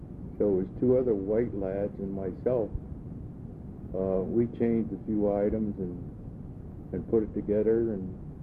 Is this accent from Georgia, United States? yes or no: no; Perryville, Maryland, United States; born there; I was born in Perryville, Maryland.